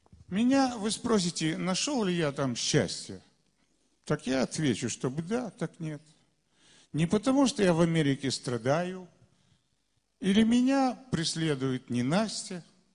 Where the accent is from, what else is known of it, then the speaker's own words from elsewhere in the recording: Odesa, Odesa Oblast, Ukraine; now in United States; Я одессит, живущий в Штатах.